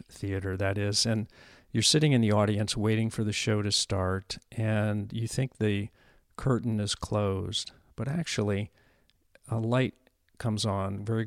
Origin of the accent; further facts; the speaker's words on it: La Mesa, California, United States; I grew up in the town of La Mesa, which is a suburb of San Diego.